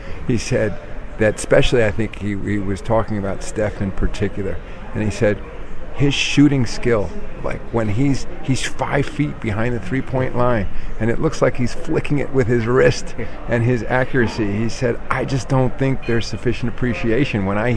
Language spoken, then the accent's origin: English; New York, United States; So I fell in love with the game of basketball as a young boy. I grew up outside of New York City, and I was a Knicks fan as a kid